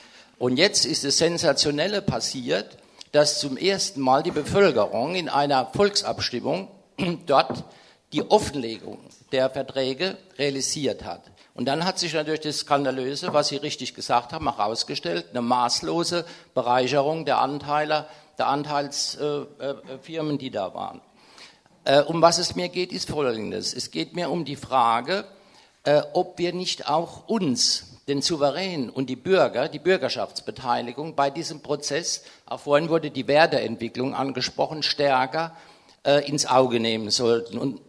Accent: Landau, Rhineland-Palatinate, Germany; Ja, ich komme aus Landau.

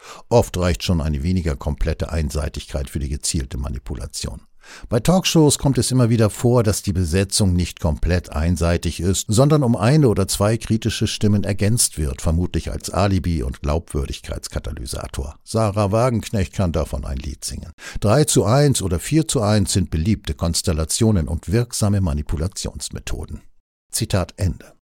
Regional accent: Heidelberg, Baden-Württemberg, Germany; Als ich in meiner Heimatstadt Heidelberg zur Schule ging, gab es dort zwei Zeitungen, die Rhein-Neckar-Zeitung und das Heidelberger Tageblatt.

